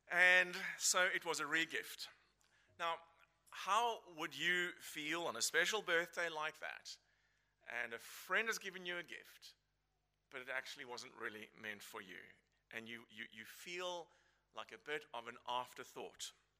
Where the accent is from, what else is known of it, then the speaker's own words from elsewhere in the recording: South Africa; accent: South African; moved away; If you don't know me and you don't know where my accent comes from, it comes from South Africa. I've been here for nearly 15 years.